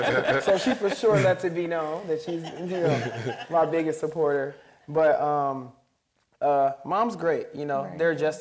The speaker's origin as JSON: {"language": "English", "town": "Memphis", "region": "Tennessee", "country": "United States", "tie": "born or raised there", "also_born_or_lived": "Chicago", "said": "I was born in Chicago, but raised in Memphis for most of my life. My family moved there when I was at a very young age"}